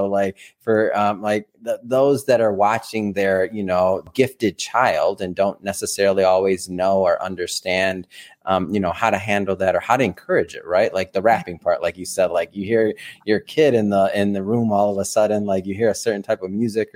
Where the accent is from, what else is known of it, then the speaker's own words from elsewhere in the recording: Detroit, Michigan, United States; I mean, I'm from Michigan. I'm from Detroit.